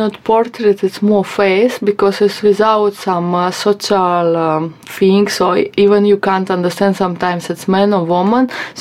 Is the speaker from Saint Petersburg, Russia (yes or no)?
yes; Saint Petersburg, Russia; English is a second language; now in India; mm-hmm. I'm from Russia. I'm born in St. Petersburg, but last few years I live in India